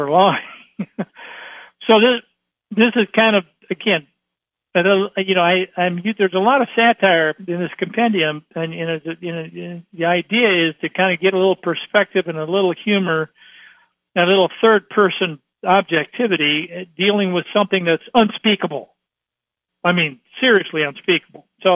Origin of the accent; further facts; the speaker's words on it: Troy, Ohio, United States; I grew up in Troy, Ohio.